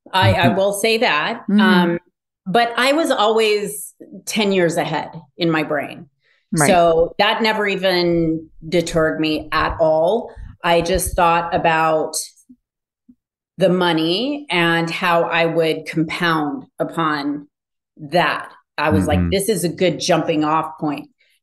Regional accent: Las Vegas, Nevada, United States; born there; I was born in Las Vegas.

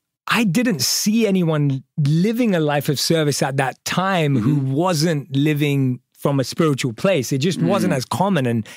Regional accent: London, United Kingdom; I was born and raised in London

